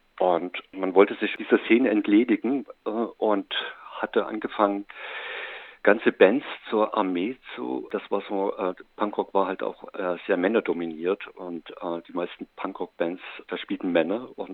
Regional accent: Leipzig, Saxony, Germany; bei uns in Leipzig ist eine Messestadt

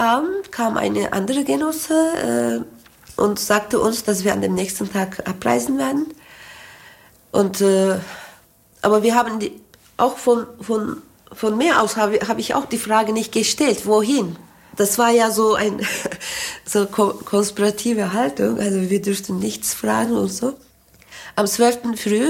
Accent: western Anatolia, Turkey; Meine Heimatstadt ist in Westanatolien, also so ziemlich fortschrittliche Gegend in der Türkei. Und ich komme auch aus einer politischen Familie.

